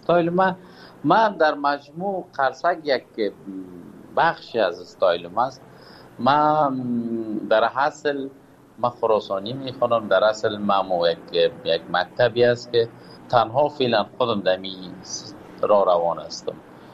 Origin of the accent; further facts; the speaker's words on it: Kabul, Afghanistan; now in Pakistan; که مدت این چیزی کم 1 سال میشه از وطن فرار هستم، از وطن دور هستم، دور از کابل جان هستیم، دور از افغانستان هستیم، دلتنگ هم و آب و هوا آمدیم. فعلا پاکستان هستم،